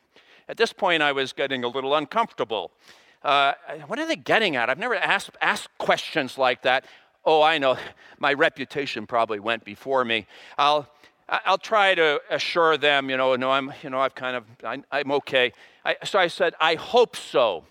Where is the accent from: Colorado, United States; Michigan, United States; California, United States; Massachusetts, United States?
Massachusetts, United States; Wellesley; I grew up in Wellesley